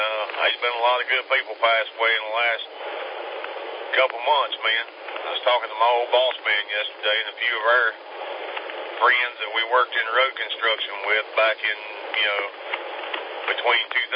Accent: Greenville, United States; I'm from Greenville.

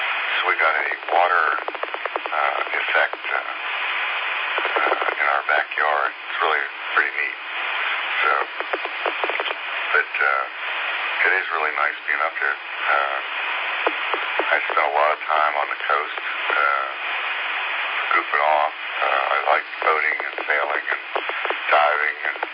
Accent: Pennsylvania, United States; moved away as an adult; also born or lived in Florida / Georgia / Washington, D.C.; I grew up in Pennsylvania, but I went to Florida as a senior in college, to finish college, a little town called Boca Raton

